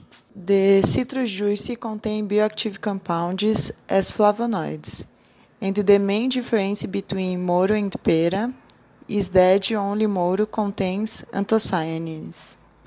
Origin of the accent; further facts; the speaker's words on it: Brazil; English is a second language; I'm from Brazil, and I am a PhD student in the University of São Paulo.